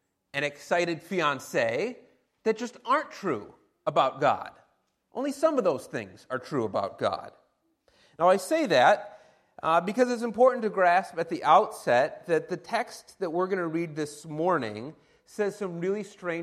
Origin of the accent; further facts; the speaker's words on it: Detroit, Michigan, United States; now in Dubuque, United States; We come from Detroit, Michigan, so we are also adjusting to Dubuque life.